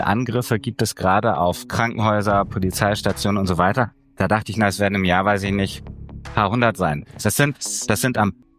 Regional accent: Kiel, Schleswig-Holstein, Germany; born there; now in Berlin, Germany; Wir sind beide in Kiel geboren. Das war eine Gemeinsamkeit, die wir hier in Berlin festgestellt haben.

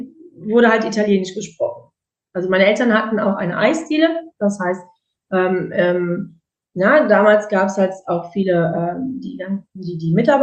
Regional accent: Aachen, North Rhine-Westphalia, Germany; moved away as an adult; now in Italy; Ich wohne jetzt in der Nähe von Venedig seit ungefähr fast 16 Jahren und vorher habe ich weit über 16 Jahre in Deutschland in Aachen gelebt. Bin da also aufgewachsen von Baby an und wie gesagt, seit 16 Jahren lebe ich in Italien, habe einen Italiener geheiratet

